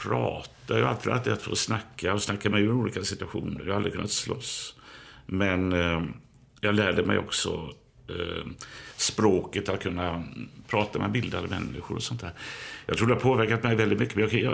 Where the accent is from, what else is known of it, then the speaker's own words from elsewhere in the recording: Gothenburg, Västra Götaland County, Sweden; medan jag kommer från Biskopsgården.